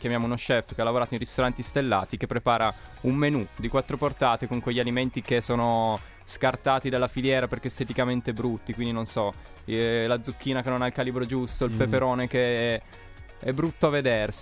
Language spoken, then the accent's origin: Italian; Turin, Piedmont, Italy; now in Parma, Italy; Sì, torinese